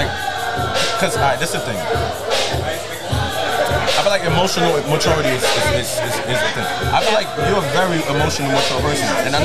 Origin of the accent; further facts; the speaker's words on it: New Jersey, United States; I'm from Jersey, stand up.